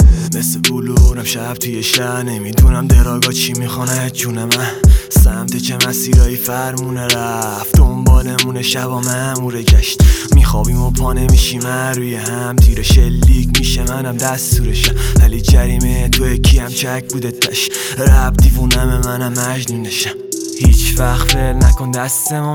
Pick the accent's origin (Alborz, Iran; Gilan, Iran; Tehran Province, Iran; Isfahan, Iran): Alborz, Iran; Karaj; بچه کرجیم